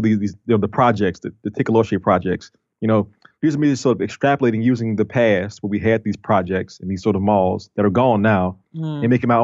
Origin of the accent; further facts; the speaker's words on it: New Orleans, Louisiana, United States; But also, I'm from New Orleans, and New Orleans is a tourist city.